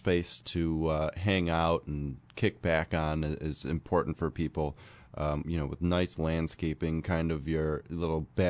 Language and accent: English; Buffalo, New York, United States; Growing up in the Elmwood Village and living in the city my whole life without air conditioning, I don't think it's that big of a deal. You know, and we live in Buffalo.